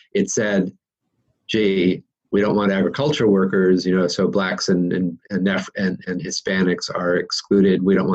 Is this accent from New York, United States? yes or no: no; Beverly Hills, California, United States; You know, I was born and raised in Beverly Hills, California.